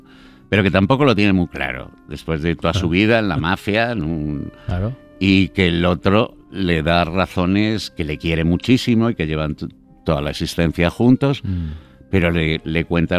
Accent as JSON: {"language": "Spanish", "town": "Madrid", "region": "Community of Madrid", "country": "Spain", "said": "Yo creo que a los de Madrid no sé si nos pasa lo mismo."}